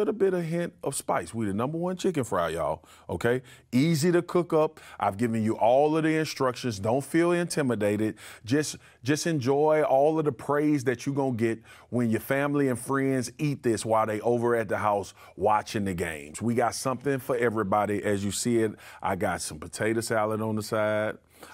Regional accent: Baton Rouge, Louisiana, United States; It's a personal favorite of mine. I grew up in Baton Rouge, Louisiana. I grew up with these products

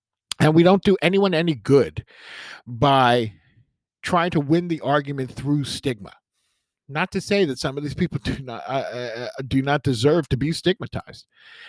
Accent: New York City, New York, United States; I grew up in New York City. And that happened to me on more than one occasion.

